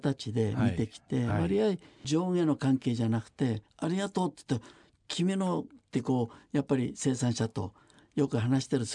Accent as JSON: {"language": "Japanese", "town": "Utsunomiya", "region": "Tochigi", "country": "Japan", "tie": "born or raised there", "said": "宇都宮生まれ育ちですけど"}